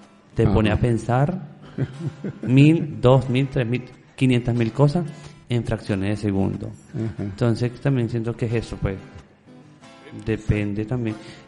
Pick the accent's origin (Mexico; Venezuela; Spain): Venezuela; yo soy venezolano, ¿verdad? Y en Venezuela nunca lo consumía